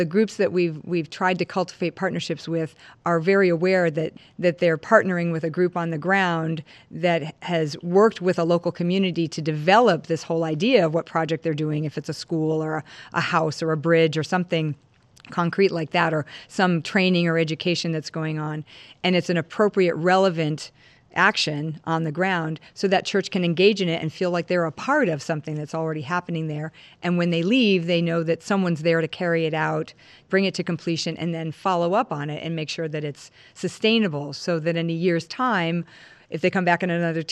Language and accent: English; New England, United States; I'm also from New England, so we're very fast talkers, and we just move and talk and do everything quickly up there in the Northeast.